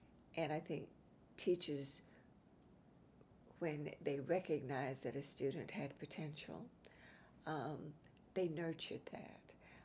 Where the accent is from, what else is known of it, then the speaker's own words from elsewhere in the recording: Durham, North Carolina, United States; also born or lived in Dunn, North Carolina; I'm a North Carolinian, a native Tar Heel, born and bred. I was born in Dunn, North Carolina, and then very shortly thereafter, we moved to Durham. And so I grew up in Durham County, bordering Orange County.